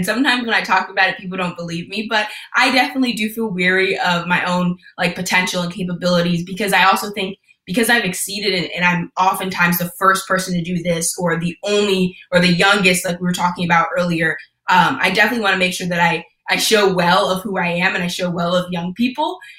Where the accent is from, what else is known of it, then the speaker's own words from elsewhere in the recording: Jamaica; so I will never forget my Jamaican heritage and the pride I have in being Jamaican.